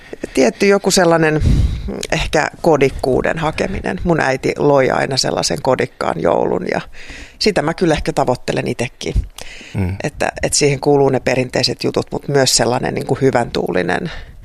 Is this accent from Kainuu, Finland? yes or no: yes; Kajaani, Kainuu, Finland; No, mä asuin lapsuuteni vanhempien kanssa Kajaanissa. Mun suku oli sitä, äidin ja isän suku oli tuolla Hämeessä, mutta me oltiin Kajaanissa.